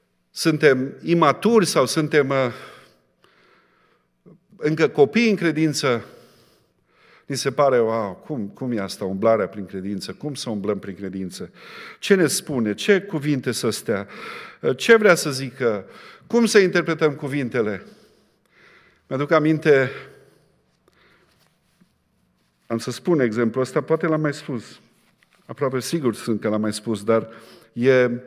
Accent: Hida, Sălaj County, Romania; când venit de acasă din satul meu, din Sălaj, din Hida, m-am dus la școală la Șimleu

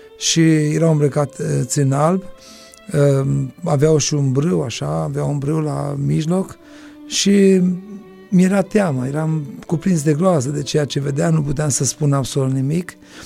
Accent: Hunedoara County, Romania; sunt din Hunedoara, sunt căsătorit, am 3 copii, sunt de la Biserica Pentecostală Golgota din acea localitate

